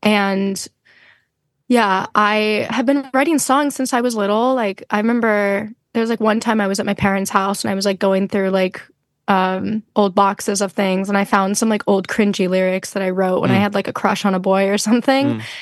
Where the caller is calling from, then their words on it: Brooklyn, New York, United States; I'm recording from my bedroom in Brooklyn, in Bushwick.